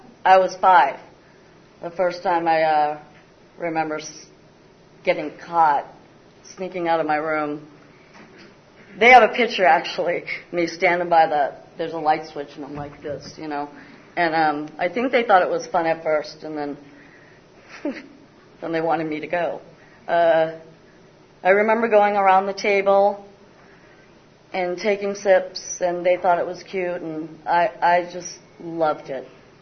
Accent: Burlington, Massachusetts, United States; born there; I was born in Burlington, Mass., a baby of six kids.

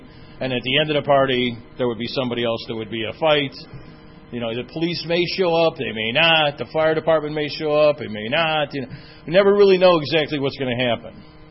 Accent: Chicago, Illinois, United States; I grew up in Chicago. I'm an Irish Catholic, and drinking was a way of life.

